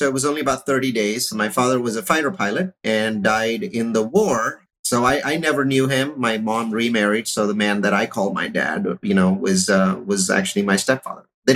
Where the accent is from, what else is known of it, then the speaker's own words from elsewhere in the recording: Mumbai, Maharashtra, India; now in Fremont, United States; I'm from Mumbai and technologist, nerd, came over from Mumbai directly to Fremont, California, which you know well because it's in the East Bay as well. And I've lived here ever since